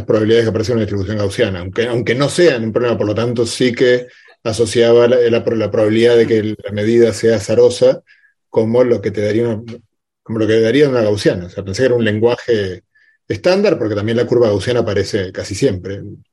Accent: Chile; Igual como chileno tengo menos problemas para reconocer mi ignorancia

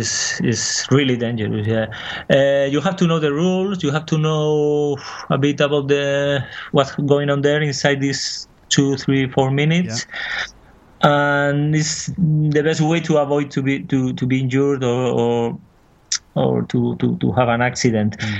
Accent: Pamplona, Navarre, Spain; English is a second language; now in London, United Kingdom

